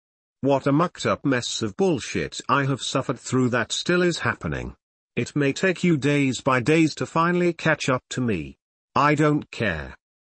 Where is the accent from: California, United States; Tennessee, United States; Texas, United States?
California, United States; San Bernardino; born there